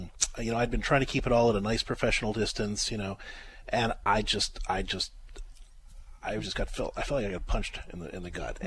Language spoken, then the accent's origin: English; Pittsburgh, Pennsylvania, United States; I grew up in Pittsburgh.